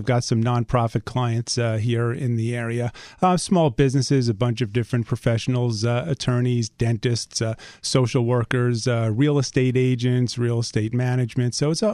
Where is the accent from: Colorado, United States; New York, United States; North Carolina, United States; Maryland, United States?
New York, United States; accent: New York; moved away as an adult; now in Virginia, United States; I moved to Virginia, Northern Virginia area, about 3.5 years ago. And checked my New York accent at the door when I arrived.